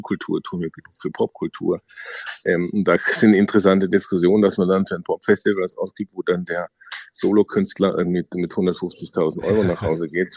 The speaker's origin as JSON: {"language": "German", "town": "Heidenheim", "region": "Baden-Württemberg", "country": "Germany", "tie": "born there", "said": "Beide sind wir gebürtige Heidenheimer."}